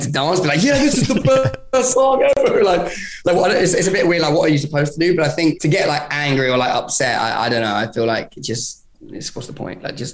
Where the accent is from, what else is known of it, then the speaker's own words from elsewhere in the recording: Brighton, South East England, United Kingdom; I grew up in Brighton originally. I started to kind of get well known a little bit in Brighton.